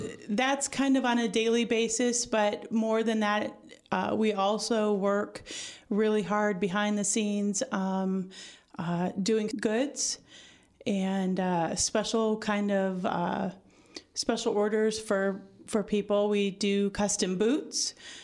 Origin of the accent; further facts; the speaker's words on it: Michigan, United States; Okay. Well, I grew up in Michigan, and I am a third generation retail.